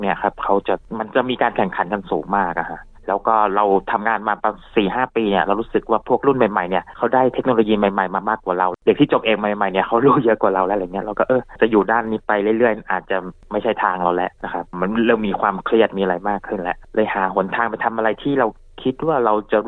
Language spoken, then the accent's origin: Thai; Nonthaburi, Thailand; also born or lived in Ayutthaya; เกิดที่อยุธยาครับแต่ว่าพ่อแม่ก็ย้ายมาอยู่ที่จังหวัดนนทบุรี